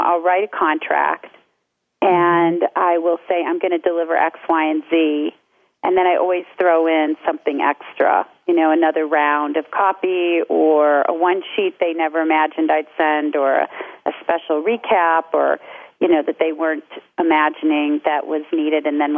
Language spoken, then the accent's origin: English; Ohio, United States; particularly in the Midwest, where I grew up in Ohio